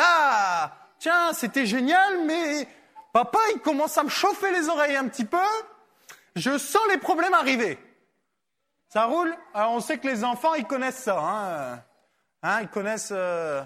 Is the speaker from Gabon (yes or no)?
no; France; je suis français, je ne peux pas aller plus loin